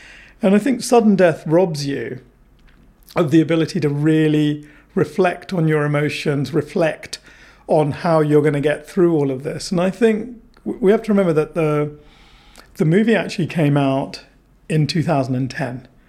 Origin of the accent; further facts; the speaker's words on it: United Kingdom; growing up in Britain in the 70s and 80s